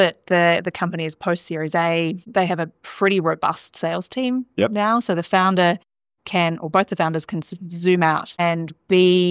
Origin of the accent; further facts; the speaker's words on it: Australia; I grew up in Australia and I work in the US.